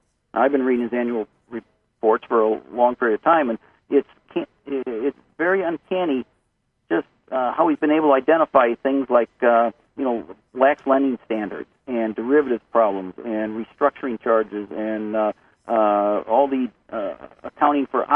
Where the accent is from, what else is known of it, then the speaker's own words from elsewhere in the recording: Midwest, United States; I'm a Midwesterner too, and I grew up not too far from Interstate 80, and Omaha is right on Interstate 80 as well.